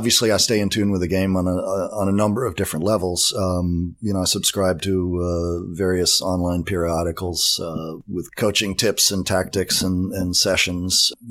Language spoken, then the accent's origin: English; Durham, New Hampshire, United States; And so Durham, New Hampshire would probably be considered my hometown. I got there when I was about 7 and went off to boarding school at age 13.